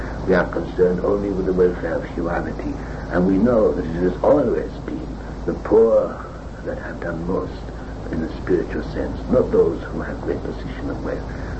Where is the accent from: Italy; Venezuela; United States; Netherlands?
Italy; Castellaneta, Apulia; I come from Castellaneta, which means nothing to the majority of people.